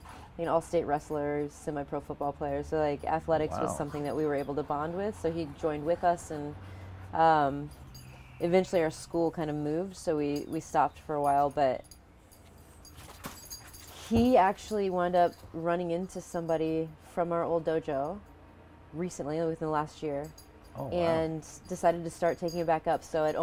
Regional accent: Indianapolis, Indiana, United States; I'm from Indianapolis, Indiana.

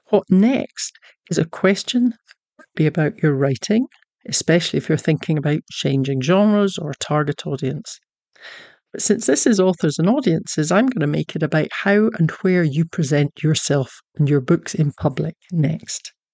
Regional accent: Scotland, United Kingdom; now in Texas, United States; I'm a Scottish Texan historical novelist who has two books out for young adults with HarperCollins, both set in Scotland during World War II.

